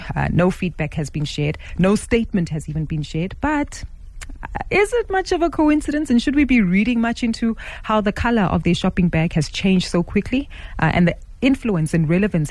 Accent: South Africa; what it is they represent and what they choose to stand for and how they're communicating it with us as South African citizens.

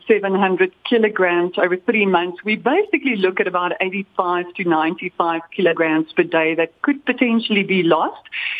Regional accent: South Africa; I think generally as South African investors and as South Africans, we all have these sort of discussions.

